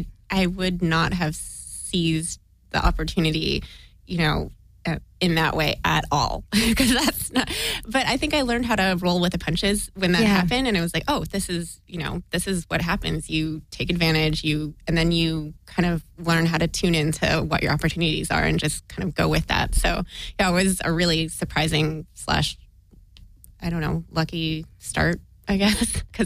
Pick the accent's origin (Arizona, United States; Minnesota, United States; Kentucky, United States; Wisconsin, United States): Wisconsin, United States; Milwaukee; I grew up in the Midwest. I grew up in Milwaukee, Wisconsin, and it wasn't something I wanted to, stay with and live in the Midwest.